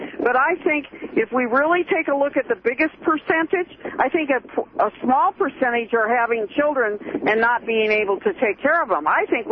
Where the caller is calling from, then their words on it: Grass Valley, California, United States; I'm calling from Grass Valley